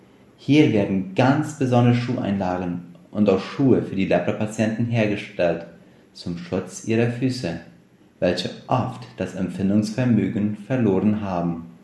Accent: Friesland, San Pedro, Paraguay; also born or lived in Neuland; Ich bin in der Kolonie Neuland geboren und den größten Teil meiner Kindheit und Jugendzeit habe ich in Friesland erlebt.

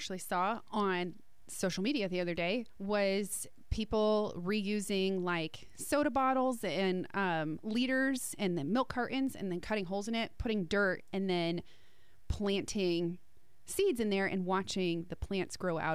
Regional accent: New Jersey, United States; I'm from New Jersey. We say guys for everything.

